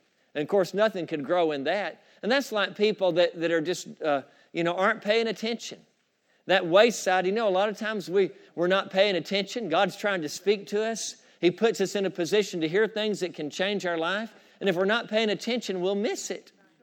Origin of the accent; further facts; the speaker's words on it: Georgia, United States; I grew up right here in Forsyth County. My grandparents were educators. They were school teachers. They lived here. They taught here in Forsyth County